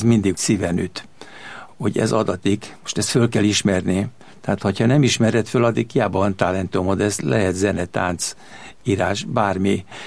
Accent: Kaposvár, Somogy, Hungary; born there; Én Kaposvárra születtem, ebbe a tájegységbe, ebbe tudtam én kiteljesedni.

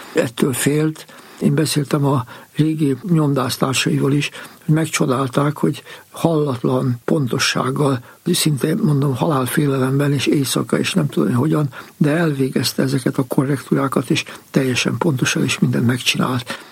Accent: Hungary; Amikor meghallották, hogy mi magyarok vagyunk

